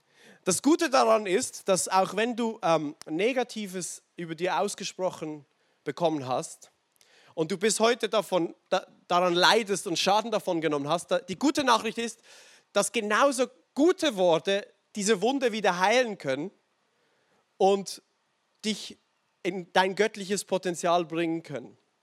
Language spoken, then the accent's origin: German; Switzerland; Also bei uns in der Schweiz gibt es so ein Sprichwort